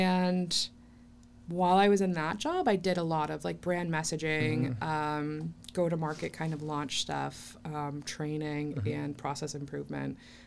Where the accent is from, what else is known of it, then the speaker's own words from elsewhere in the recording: Northbridge, Massachusetts, United States; also born or lived in Worcester; I'm from central Massachusetts originally. I was born in Worcester. I was raised in Northbridge, which is about 20 minutes south of there.